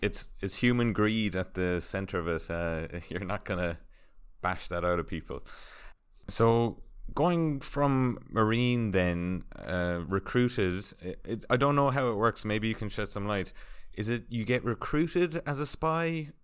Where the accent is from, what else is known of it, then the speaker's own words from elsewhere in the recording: Ireland; I'm down in Australia. I'm an Irishman.